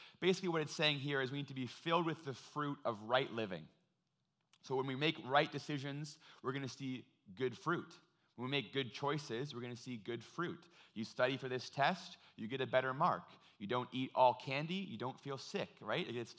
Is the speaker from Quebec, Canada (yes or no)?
no; Ontario, Canada; A lot of you know that I'm from Ontario, and when I first drove out from Ontario to BC to go to school